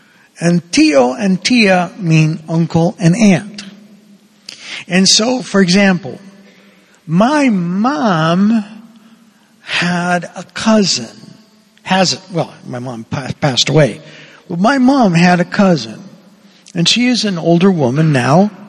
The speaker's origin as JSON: {"language": "English", "country": "Cuba", "tie": "born or raised there", "said": "In Cuba, when I was growing up in Cuba"}